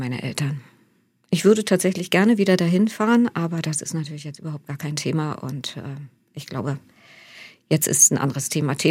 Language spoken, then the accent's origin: German; Germany; ich stamme ja aus der DDR